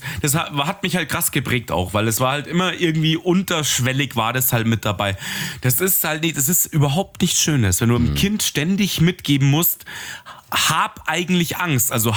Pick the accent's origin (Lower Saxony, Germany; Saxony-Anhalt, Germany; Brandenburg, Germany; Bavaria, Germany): Bavaria, Germany; Munich; Und ich komme halt mitten aus dem Ghetto in München